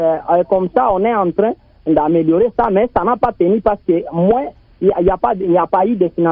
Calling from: Shabunda, South Kivu, DR Congo; ici, chez nous, à Shabunda, vraiment, il y a une difficulté de l'eau potable

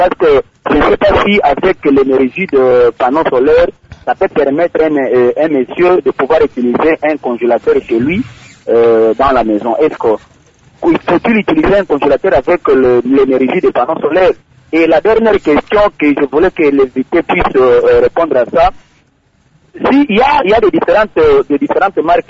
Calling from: Kindu, Maniema, DR Congo; étant donné que chez nous à Kindu, le courant nous fait défaut chaque fois

